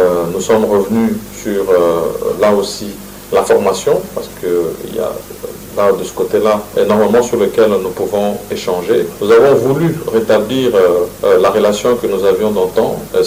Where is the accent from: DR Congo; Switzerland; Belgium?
DR Congo; chez nous en République démocratique du Congo.